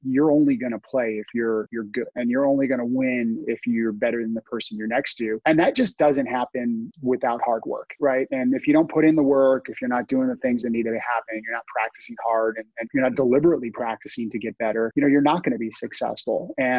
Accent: California, United States; also born or lived in East Coast; So I'm originally from the East Coast, but grew up on the West Coast. So spent most of my life in Southern California.

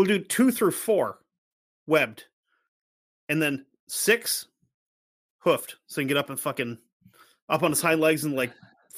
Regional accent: New England, United States; Yeah, I'm from New England. That's how it works.

